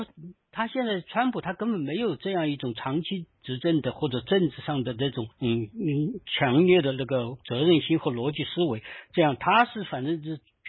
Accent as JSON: {"language": "Chinese", "country": "United States", "said": "我们刚好我们美国人自己的事儿就像当年的对欧洲和我们不管你们对欧洲打起打来的那些。"}